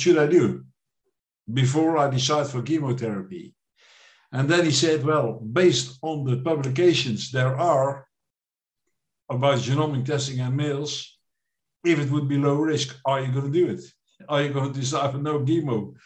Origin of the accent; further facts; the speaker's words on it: Netherlands; I'm from the Netherlands, from Europe.